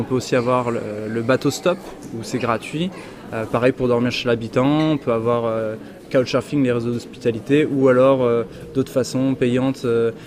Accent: Grenoble, Auvergne-Rhône-Alpes, France; je devais me rendre chez moi à Grenoble quand j'étudiais à Toulouse.

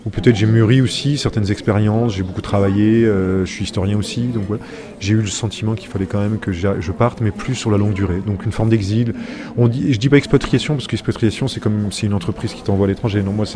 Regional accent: France; moved away as an adult; Donc j'ai grandi en France à partir de l'âge de 5 ans.

